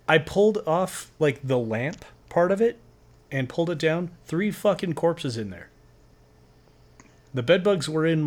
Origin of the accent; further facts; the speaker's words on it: Pagosa Springs, Colorado, United States; But when I was growing up in Pagosa, we had like two separate infestations